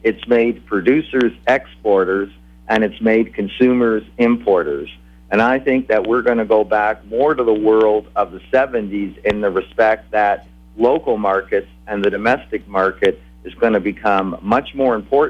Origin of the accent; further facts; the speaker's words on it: Toronto, Ontario, Canada; look, I'm from Toronto. We're 90 miles away from Niagara Falls.